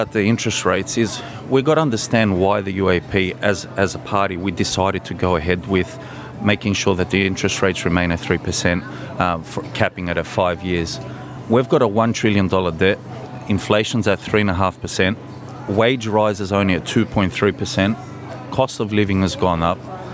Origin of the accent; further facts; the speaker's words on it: Bankstown, New South Wales, Australia; I was born and bred in Bankstown. As I mentioned previously, I was born in 1982. I have two migrant parents that come from Greece.